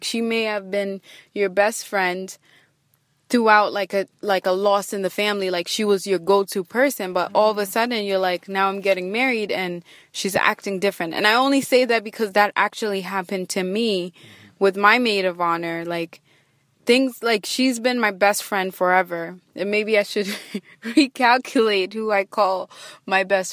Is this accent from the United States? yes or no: no; Kenya; So, as you guys know, I'm Kenyan, and Kennedy is Kenyan too, but he was born in America. I was born in Africa.